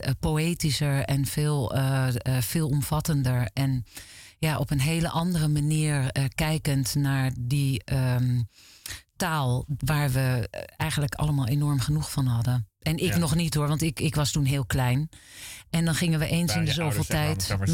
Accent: Utrecht, Netherlands; Ik kom daar... Eigenlijk al sinds mijn vroegste jeugd. Ik ben opgegroeid in Barendsoest.

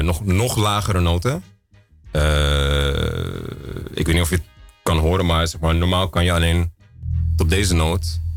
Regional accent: Amsterdam, North Holland, Netherlands; Ik ben muzikant uit Amsterdam.

